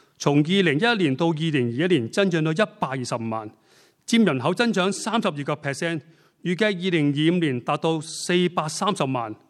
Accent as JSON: {"language": "Chinese", "country": "Hong Kong", "said": "我们香港人，我们中国人"}